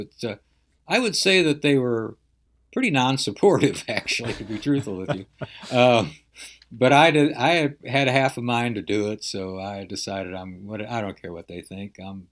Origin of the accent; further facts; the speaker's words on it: St. Louis, Missouri, United States; to people in St. Louis, my birthplace.